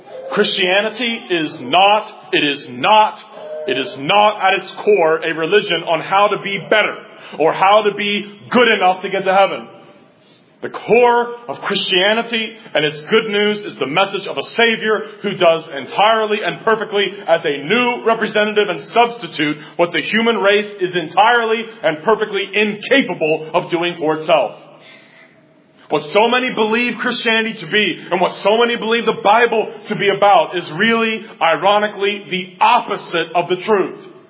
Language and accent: English; Cincinnati, Ohio, United States; I heard so many people say those kinds of things growing up in Roman Catholic Cincinnati.